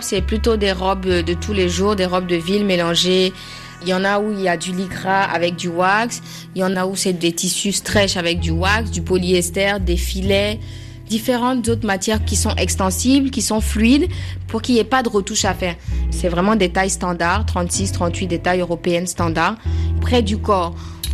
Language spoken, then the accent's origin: French; Paris, Île-de-France, France; born there; j'ai 27 ans, je suis d'origine béninoise, je suis française aussi, je suis née à Paris.